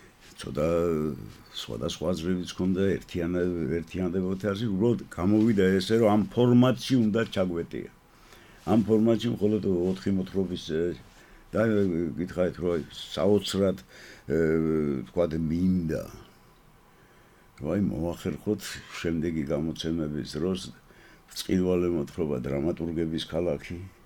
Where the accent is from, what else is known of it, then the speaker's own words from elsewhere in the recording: Batumi, Adjara, Georgia; აი მე ძველი ბათუმელი ვარ, მე მახსოვს ის ეპოქა ძალიან კარგად